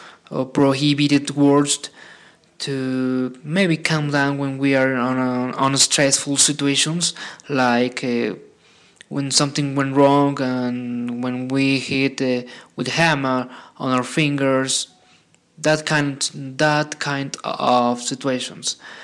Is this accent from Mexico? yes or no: yes; Mexico City, Mexico; English is a second language; Hi, look. … I'm from Mexico City.